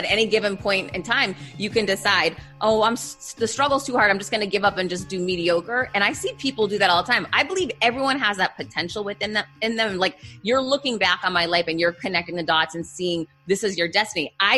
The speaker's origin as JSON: {"language": "English", "town": "Boston", "region": "Massachusetts", "country": "United States", "tie": "born or raised there", "moved": "as an adult", "lives_now": "Miami, United States", "said": "So I grew up in Boston and I was a D&D girl, ride or die. And then I moved to Miami 15 years ago"}